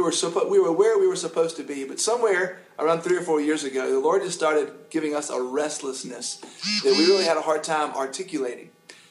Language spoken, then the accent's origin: English; Sumter, South Carolina, United States; we were living in Sumter, South Carolina. That's my hometown.